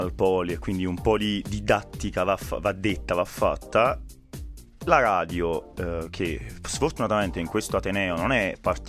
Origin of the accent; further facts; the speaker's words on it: Molise, Italy; Ricordiamoci che io sono del Molise